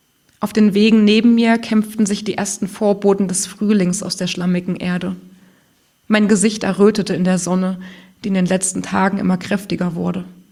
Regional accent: Thuringia, Germany; anstimmte, ich kann nicht anders als Thüringerin, hüpfte er sogar im Takt auf dem Wasser herum und freute sich.

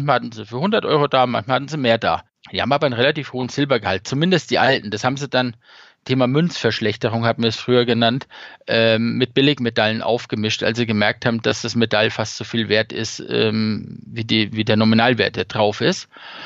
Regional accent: Bavaria, Germany; Ich bin ja eigentlich Franke. Ich lebe ja hier fast schon im Exil.

